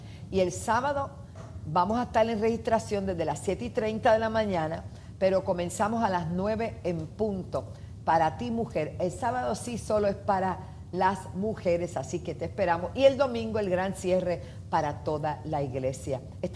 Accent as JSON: {"language": "Spanish", "country": "Puerto Rico", "said": "Hay muchas cosas en este momento ocurriendo en mi país, dentro del Senado de Puerto Rico"}